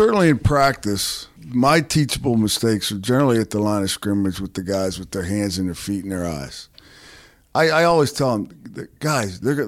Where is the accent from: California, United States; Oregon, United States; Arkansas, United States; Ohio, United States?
Ohio, United States; Youngstown; No, I'm from Youngstown, Ohio.